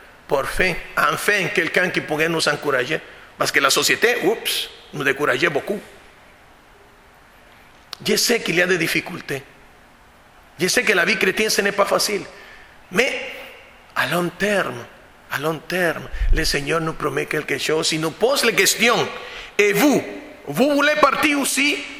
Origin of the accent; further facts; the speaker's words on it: Honduras; also born or lived in Costa Rica; En 98, dans mon pays d'origine, en Honduras, il y avait un ouragan qui a tout dévasté.